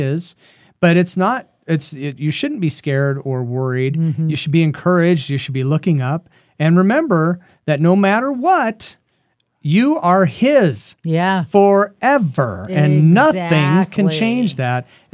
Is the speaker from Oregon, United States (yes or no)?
yes; Canby, Oregon, United States; I was a teenager, and I grew up in Oregon, and there was going to be a total eclipse at my house in Canby, Oregon. 30 miles north of Salem.